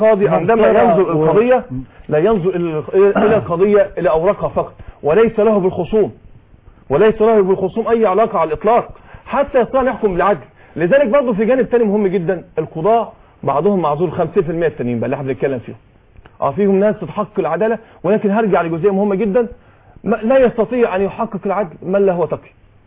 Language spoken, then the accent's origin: Arabic; Zagazig, Sharqia Governorate, Egypt; رحنا مع الاخوه هناك في امن الدوله عندنا في الشرقيه في الزقازيق